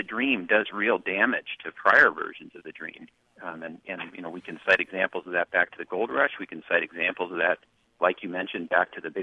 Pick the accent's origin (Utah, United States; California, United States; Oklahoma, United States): California, United States; Berkeley; So I come from a pretty middle-class family, and when I was a kid, growing up in Berkeley, Berkeley was a town where, you know, a public school teacher could buy a home.